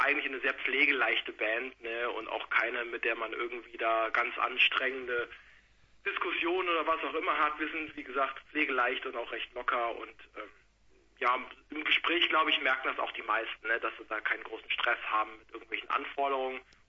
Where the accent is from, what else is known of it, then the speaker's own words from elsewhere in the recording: Gelnhausen, Hesse, Germany; Ja, also wir geben nach Frankfurt an, weil ich glaube, den meisten Leuten sagt, wir kommen aus Gelnhausen, dann gibt es immer fragende Gesichter, wo ist denn das?